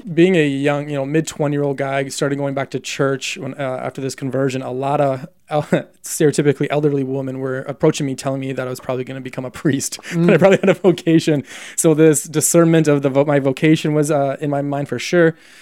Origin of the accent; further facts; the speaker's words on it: Canada; as a Canadian